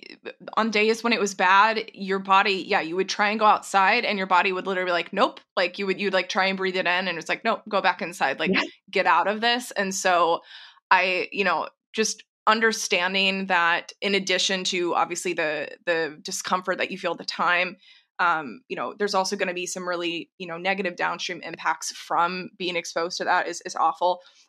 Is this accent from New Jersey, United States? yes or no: no; Texas, United States; I grew up in Tornado Alley. I'm from Texas originally.